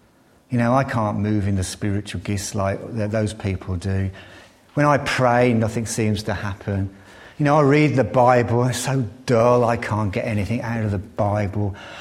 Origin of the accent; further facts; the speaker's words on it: United Kingdom; But we're British, we don't do that kind of thing.